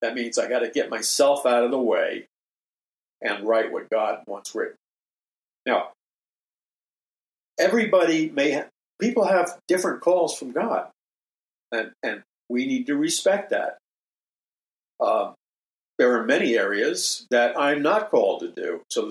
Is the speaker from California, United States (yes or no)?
no; New York City, New York, United States; It was in that place, growing up in New York City in an atheistic, secular humanist household